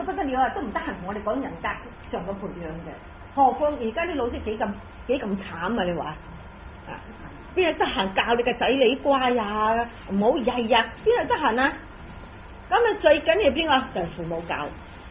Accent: China; 所謂我們中國人的文化一路流傳下去了

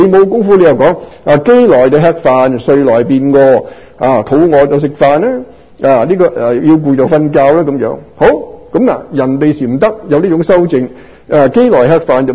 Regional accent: Guangdong, China; 嗱，我哋广东人啦，用翻广东人嘅俗语去讲

